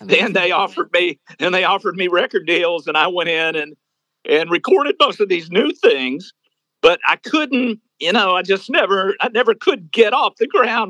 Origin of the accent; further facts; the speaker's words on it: Louisiana, United States; moved away as an adult; also born or lived in Texas; I was raised in Louisiana. I was born in Texas and moved to Nashville in 1978.